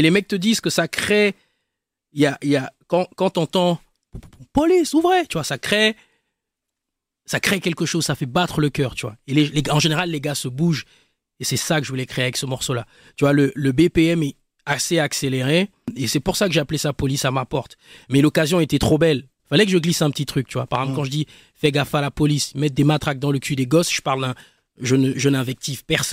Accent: Libreville, Estuaire, Gabon; moi j'ai grandi à Libreville, tu vois, le Gabon, l'Afrique.

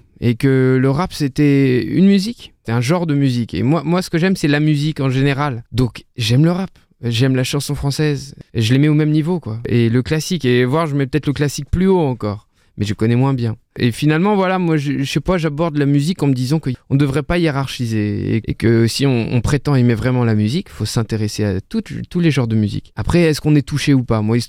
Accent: Paris, Île-de-France, France; donc puis je viens de la Porte de Saint-Cloud.

